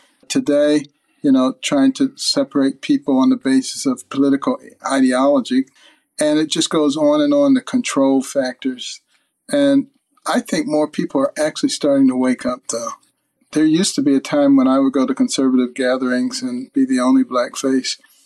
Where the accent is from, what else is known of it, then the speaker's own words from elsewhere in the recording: Detroit, Michigan, United States; also born or lived in Boston; I grew up in Detroit and Boston, Democrat strongholds.